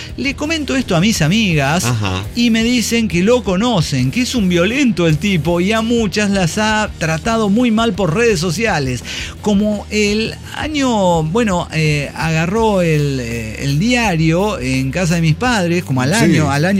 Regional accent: Ciudad Juárez, Chihuahua, Mexico; accent: Juárez; Obviamente nos nota que no somos de ahí, por nuestro acento juarense

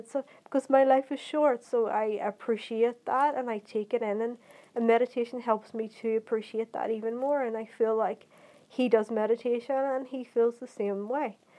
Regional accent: Ireland; I grew up with a Protestant mom and dad. I feel like I'm Irish, culturally speaking, as I live in fucking Ireland

